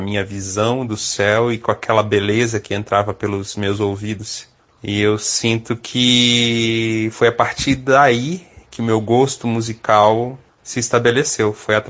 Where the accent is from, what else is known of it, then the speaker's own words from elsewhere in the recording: Brasília, Federal District, Brazil; Eu lembro que eu sou de Brasília, né? Então, você sabe como é que é o céu de Brasília, né?